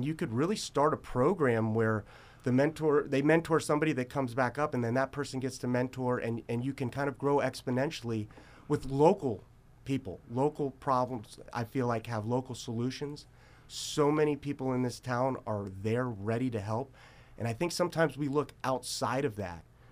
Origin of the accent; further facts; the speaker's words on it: West Palm Beach, Florida, United States; moved away as an adult; now in Athens, United States; Actually, hail from West Palm Beach, Florida. Okay. Came up for college to play baseball here in 2002 and immediately fell in love with Athens.